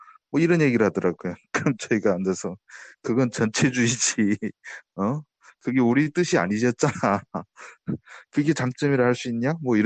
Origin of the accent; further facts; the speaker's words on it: North Korea; moved away as an adult; 저는 뭐 북에 있을 때그 대공포 부대에 근무했는데